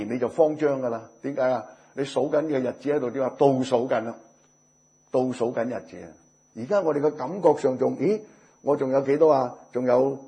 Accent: Guangdong, China; 啊我哋知識分子呢而家要認我哋廣東人叫認低威。

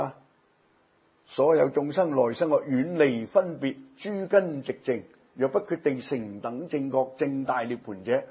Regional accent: Guangdong, China; 我请一餐好食嘅嘢俾你，我哋广东人讲晒

